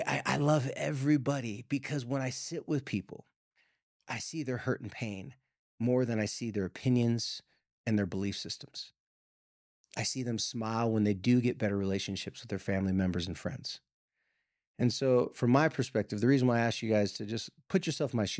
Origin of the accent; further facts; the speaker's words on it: San Diego, California, United States; now in Utah, United States; I live here in Utah now, so I'm from San Diego.